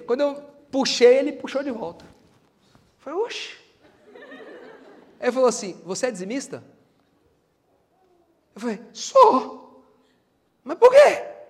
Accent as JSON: {"language": "Portuguese", "country": "Brazil", "tie": "born or raised there", "said": "aquela foto do óleo de bacalhau que a gente cresceu bebendo no Brasil"}